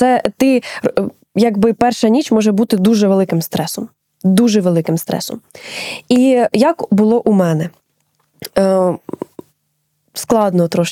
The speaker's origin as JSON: {"language": "Ukrainian", "town": "Cherkasy", "region": "Cherkasy Oblast", "country": "Ukraine", "accent": "surzhyk", "said": "я з Черкас, у нас просто суржик."}